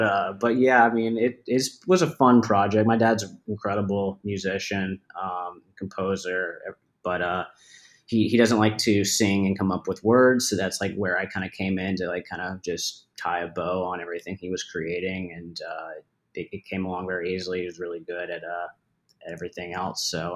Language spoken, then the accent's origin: English; Atlanta, Georgia, United States; now in Tampa, United States; I live in Florida now. I lived in LA from 2016 to 2020. But I'm originally from Atlanta and I lived in Florida for a couple of years before moving out to LA.